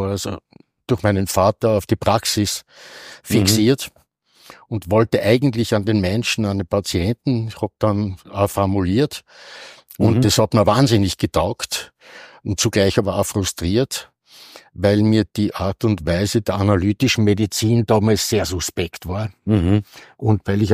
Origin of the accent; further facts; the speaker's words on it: Ybbs an der Donau, Lower Austria, Austria; also born or lived in St. Pölten; Und mein Papa war in Ips in dem psychiatrischen Krankenhaus, damals Anstalt genannt, Primarius, Vorstand der Frauenabteilungen. Und dort haben wir in einer Dienstwohnung gewohnt.